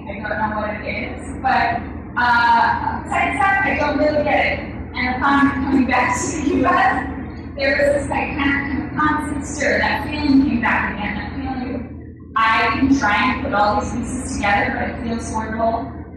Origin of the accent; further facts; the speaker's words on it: Winona, Minnesota, United States; I grew up in Winona, Minnesota, which is a really small town in Minnesota. And we were about 55 Jewish families that were part of the Jewish community.